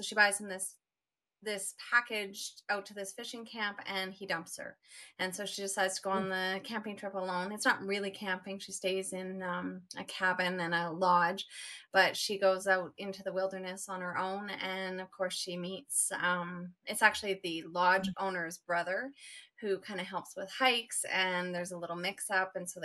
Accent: Vancouver, British Columbia, Canada; I go to this writing conference every year in Surrey, which I'm from Vancouver, BC.

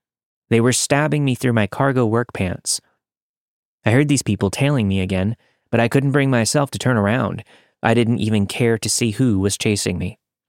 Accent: Arizona, United States; I grew up in Arizona, so I was pretty used to the dark, quiet deserts.

